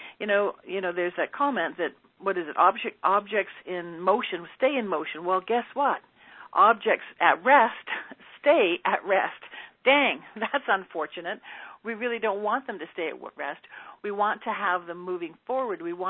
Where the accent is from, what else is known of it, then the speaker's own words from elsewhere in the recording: Edmonton, Alberta, Canada; When I was a kid, I lived in Edmonton. I grew up in Edmonton